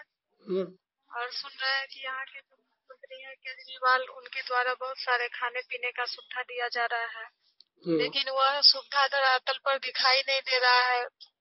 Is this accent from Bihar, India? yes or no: yes; Madhubani, Bihar, India; मैं बिहार मधुबनी से हूँ